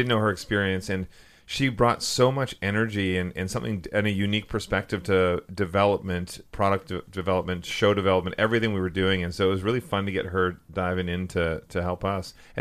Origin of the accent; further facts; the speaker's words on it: Vancouver, British Columbia, Canada; I'm from Vancouver.